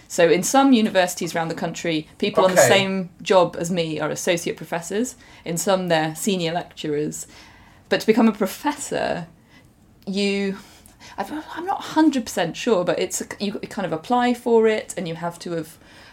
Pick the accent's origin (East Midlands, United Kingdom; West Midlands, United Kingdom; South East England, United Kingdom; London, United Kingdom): South East England, United Kingdom; Amersham; I grew up in Buckinghamshire, so near to Amersham